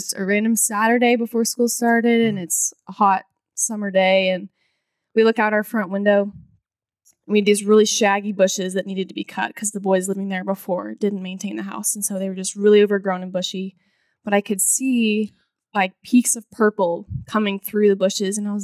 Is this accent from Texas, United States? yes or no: yes; Texas, United States; I grew up in North Texas, like north of Dallas.